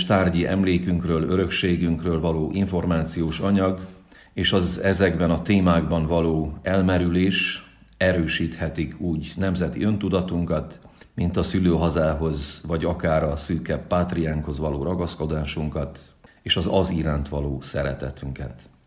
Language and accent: Hungarian; Várkudu, Cluj County, Romania; 1974-ben születtem Kolozsváron. A Nagyszamosmenti Várkuduban nőttem fel, és ott töltöttem gyermekkorom nagy részét, ugyanis édesapám ott volt református lelkipásztor.